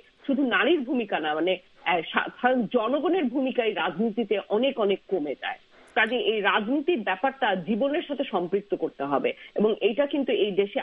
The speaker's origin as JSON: {"language": "Bangla", "country": "Bangladesh", "tie": "born or raised there", "said": "আমি কিন্তু মানুষ হয়েছি তৃতীয় বিশ্বে, বাংলাদেশে বড় হয়েছি।"}